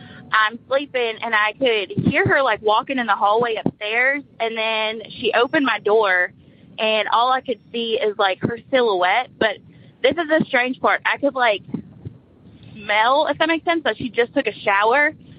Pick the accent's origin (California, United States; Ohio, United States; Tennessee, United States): Tennessee, United States; Munford; I'm from Munford, Tennessee.